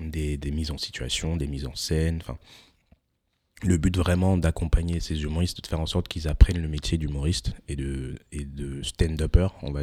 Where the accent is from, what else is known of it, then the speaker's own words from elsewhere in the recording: United States; now in France; depuis que je suis assez jeune, en fait, j'ai grandi aux États-Unis.